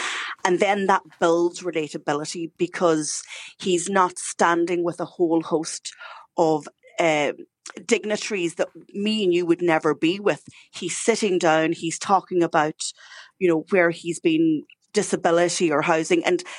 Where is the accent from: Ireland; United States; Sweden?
Ireland; if you look at us as Irish people, you know, we can get very annoyed